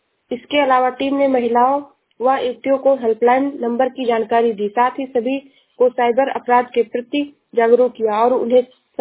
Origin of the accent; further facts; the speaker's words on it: Uttar Pradesh, India; मैं जिला श्रावस्ती से हूँ।